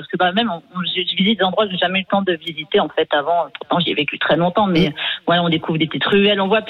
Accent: Paris, Île-de-France, France; moved away as an adult; moi je suis native de Paris, donc j'ai vécu à peu près 37 ans, je suis partie il y a une dizaine d'années. Bon, après je vivais pas vraiment dans Paris, je vivais en Grande Couronne

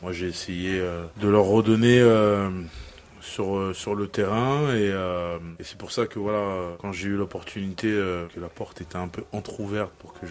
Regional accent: Paris, Île-de-France, France; now in Toulon, France; même si je suis un Parisien, j'ai été adopté ici.

